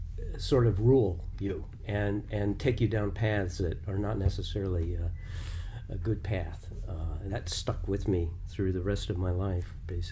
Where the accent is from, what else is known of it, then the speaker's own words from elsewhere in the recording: Columbus, Ohio, United States; I grew up in Columbus, Ohio, in a nice neighborhood